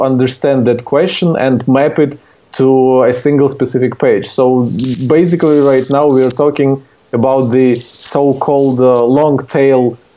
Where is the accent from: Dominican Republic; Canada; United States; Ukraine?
Ukraine; born there; English is a second language; I was born in Ukraine, and here's where my accent is coming from.